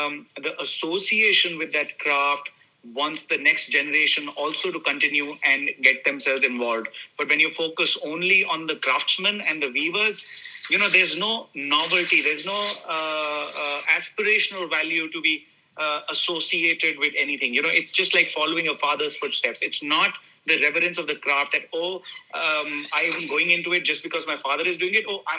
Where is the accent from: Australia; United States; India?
India; English is a second language; thing I had which was different than my other fellow designers was my upbringing and my experience as an Indian.